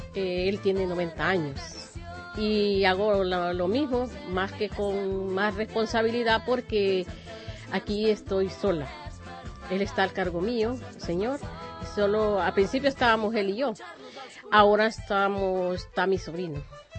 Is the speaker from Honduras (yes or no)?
yes; Honduras; moved away as an adult; vengo de Honduras, tengo 52 años y tengo voy a ajustar 4 años de estar aquí.